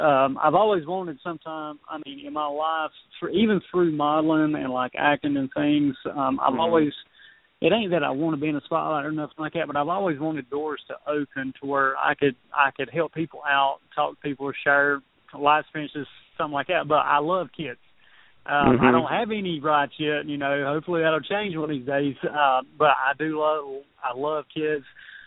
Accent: the South, United States; I was raised in the South. I was raised very, very being very polite and stuff like that.

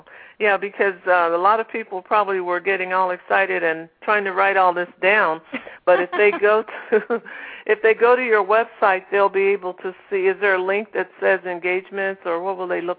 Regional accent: St. Louis, Missouri, United States; That's my hometown.

